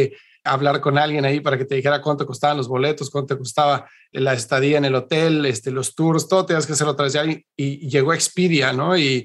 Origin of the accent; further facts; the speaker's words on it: Mexico; yo soy mexicano